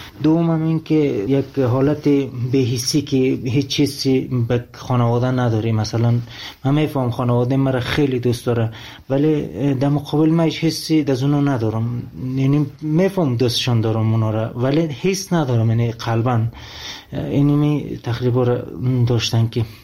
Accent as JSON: {"language": "Persian", "country": "Afghanistan", "said": "من افغانی هستم"}